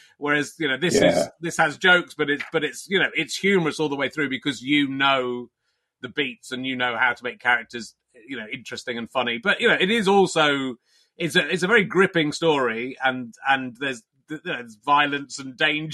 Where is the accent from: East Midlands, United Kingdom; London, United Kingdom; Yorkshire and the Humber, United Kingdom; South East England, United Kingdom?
Yorkshire and the Humber, United Kingdom; Pocklington; born there; I was born in Pocklington, so I'm East Ridings and you're West Ridings, right? I was born near York, anyway.